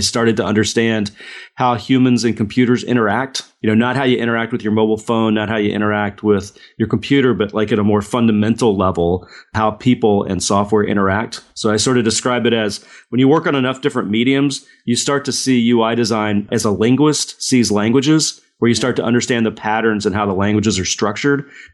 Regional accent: Dallas, Texas, United States; Sure, so I grew up in Dallas, Texas, and then I went to University of Texas at Austin for my undergrad education

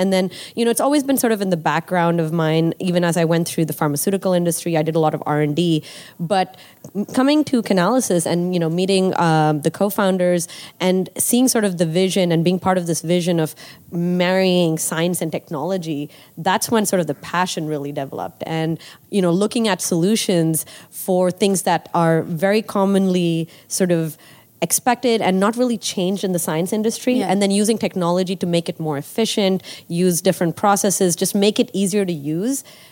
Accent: Nigeria; I grew up in Nigeria. So, you know, being in Africa, I think I had a healthy respect for technology and the power of technology

